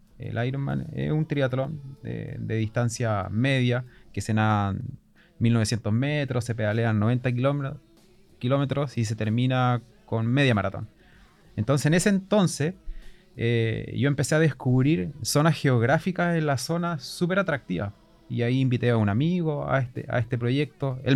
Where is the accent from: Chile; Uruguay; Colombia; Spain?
Chile; Osorno, Los Lagos; Entonces, yo soy de Osorno y yo dije, ¿cómo vinculamos a Osorno a esta actividad?